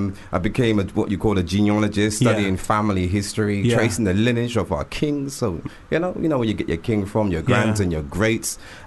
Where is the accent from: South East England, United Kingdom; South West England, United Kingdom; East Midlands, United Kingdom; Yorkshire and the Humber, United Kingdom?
South West England, United Kingdom; Bristol; now in London, United Kingdom; I came up from Bristol to London to pursue my music career, to get into the music scene, the hip-hop scenes.